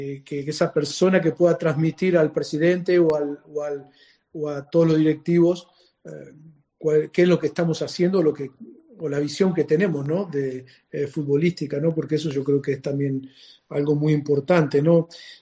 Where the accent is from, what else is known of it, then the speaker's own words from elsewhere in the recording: Spain; soy un entrenador español